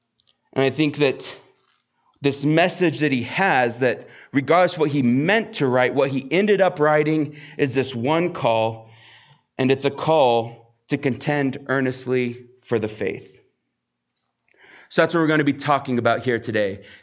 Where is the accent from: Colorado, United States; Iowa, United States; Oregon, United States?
Colorado, United States; I'm a small town boy. So I grew up in Southeast Colorado.